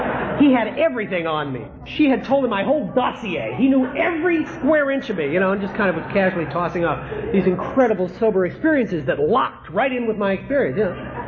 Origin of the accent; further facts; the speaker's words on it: Manhattan, New York, United States; Bonnie and I are from New York. We're from Manhattan.